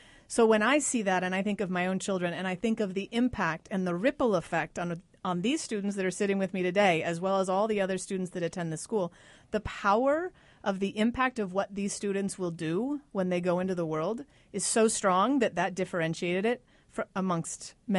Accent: Colorado, United States; now in Costa Rica; Well, so I'm from Colorado, but I spent the last 20 years in Costa Rica. I was actually the head of school of a couple different schools in Costa Rica.

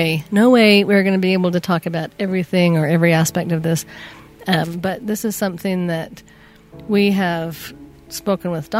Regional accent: Utah, United States; It's my hometown.

